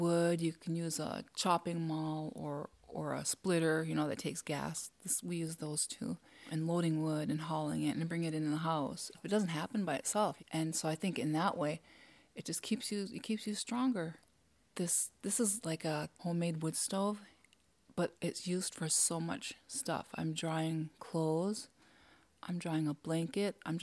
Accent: Cass Lake, Minnesota, United States; I grew up in Cass Lake.

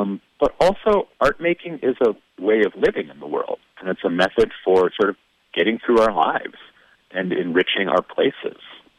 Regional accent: Bemidji, Minnesota, United States; Growing up in Bemidji, it was my connection to a bigger world

